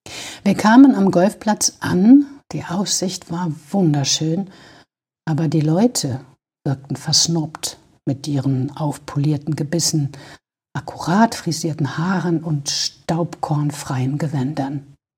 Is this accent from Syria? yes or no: yes; Syria; Wo ich herstamme, in Syrien, ist Golfspielen eine Tätigkeit für die berüchtigte Bourgeoisie, Politiker und Staatsmänner